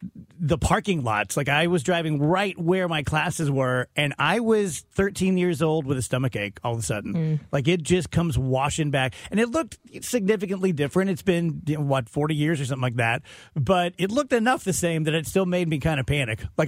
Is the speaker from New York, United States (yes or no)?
no; Roxana, Illinois, United States; Alton High School. Growing up in Roxana, there were some bullies there, but not Alton bullies.